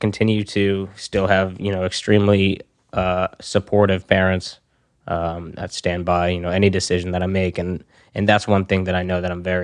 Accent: Marshfield, Massachusetts, United States; Marshfield, Massachusetts.

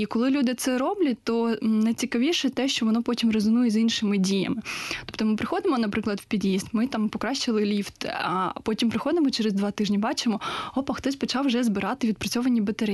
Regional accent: Zaporizhzhia, Zaporizhzhia Oblast, Ukraine; я сама з Запоріжжя. І це моє рідне місто, я його дуже люблю

